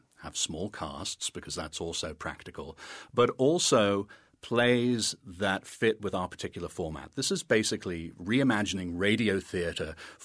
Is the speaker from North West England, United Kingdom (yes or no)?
yes; Liverpool, North West England, United Kingdom; also born or lived in Scotland; now in United States; I was born in Scotland and I grew up in Liverpool and have lived over here for quite a long time. My accent is really from nowhere.